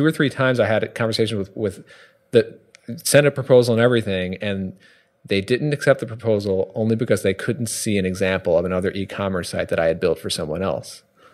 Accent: New York, United States; now in Connecticut, United States; I live in Connecticut now, and I grew up in New York

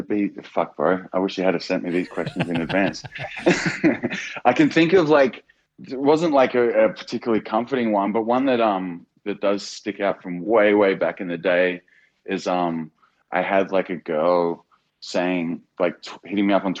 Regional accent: Melbourne, Victoria, Australia; I mean, Melbourne, because I'm from Melbourne.

